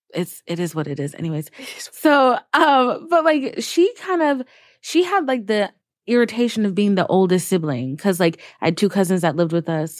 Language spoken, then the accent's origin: English; Georgia, United States; Yeah, same. All not Texas, but Georgia.